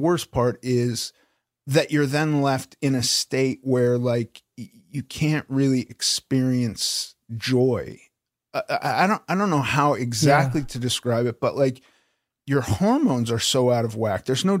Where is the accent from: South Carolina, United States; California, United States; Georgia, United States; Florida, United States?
California, United States; Los Angeles; I grew up in Los Angeles